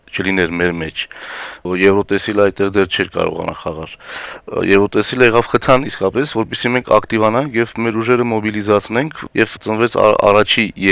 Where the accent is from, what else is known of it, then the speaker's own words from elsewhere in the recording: Vanadzor, Lori, Armenia; born there; ծնունդով Հայաստանից եմ, իմ հայրական կողմը Թբիլիսա հայեր են, մայրական կողմս Մշեցի, բայց ես ծնվել եմ քաղաք Վանաձորում, Կիրովական